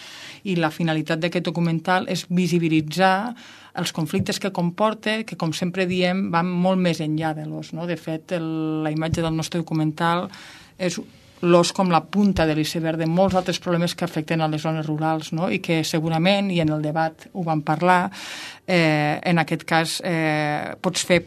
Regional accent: Catalonia, Spain; nosaltres som del Pallars Sobirà, és zona on es va reintroduir l'os ja farà 26 anys

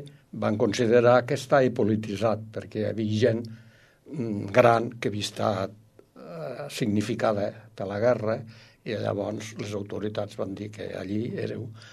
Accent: Balaguer, Catalonia, Spain; also born or lived in Lleida; soc excursionista de tota la vida, visc a Balaguer, vaig vindre de petit a viure a Balaguer, soc fill de Lleida, en fi, tinc 84 anys

